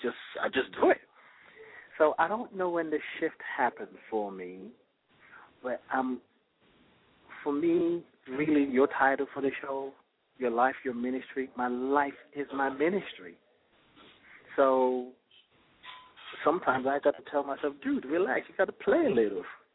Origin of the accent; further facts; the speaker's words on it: Nigeria; now in United Kingdom; I grew up in Nigeria, and there's a certain way you speak to an adult.